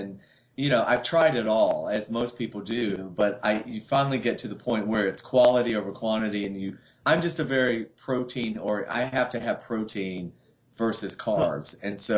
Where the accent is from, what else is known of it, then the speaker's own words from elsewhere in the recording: the South, United States; I'm from the South, so my weakness is everything's fried.